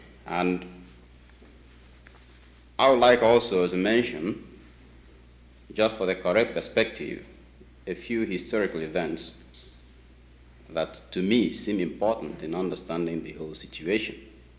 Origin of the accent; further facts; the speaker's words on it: Nigeria; moved away as an adult; what I experienced when I grew up in Nigeria and school there, and when the trouble started in Nigeria before I came to this country 2 years ago.